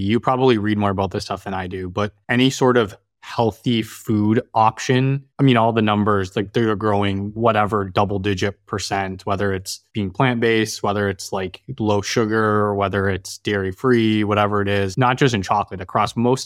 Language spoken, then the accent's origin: English; Winnipeg, Manitoba, Canada; I grew up in Winnipeg, Manitoba.